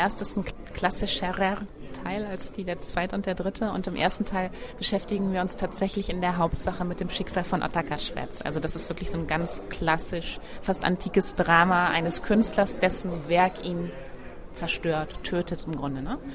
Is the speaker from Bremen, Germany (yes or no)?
yes; Bremen, Germany; now in Prague, Czech Republic; wir fahren im Herbst, im November nach Bremen, in meiner Heimatstadt.